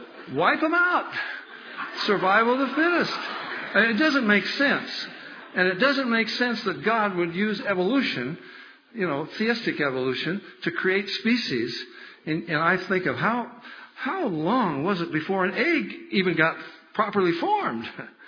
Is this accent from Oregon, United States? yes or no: yes; Oregon, United States; I come from Oregon. They got that sacred owl up there.